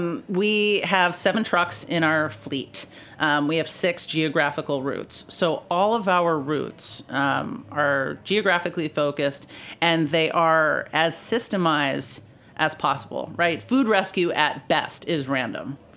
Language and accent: English; Wellesley, Massachusetts, United States; You know, I grew up in Wellesley, Massachusetts.